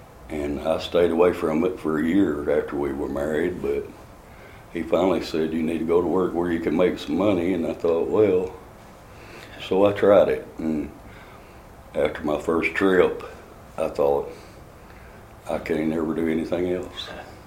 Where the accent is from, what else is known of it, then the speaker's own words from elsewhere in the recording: Missouri, United States; I had some family in Western Kentucky, and I grew up in a just kind of cotton country, so to speak, in Missouri, a little flat land down there. And I grew up with family ties in Kentucky